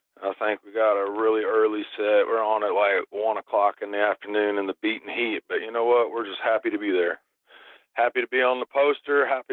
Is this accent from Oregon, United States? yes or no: no; Tennessee, United States; where I was brought up in Tennessee, I mean, it's not exactly the breeding ground for famous rock musicians.